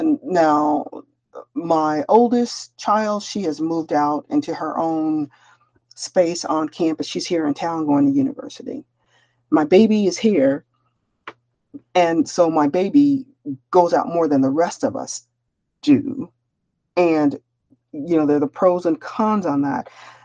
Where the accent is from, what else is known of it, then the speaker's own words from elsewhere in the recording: Denver, Colorado, United States; And I said, I was born in, Denver, Colorado. I'm from Denver, Colorado.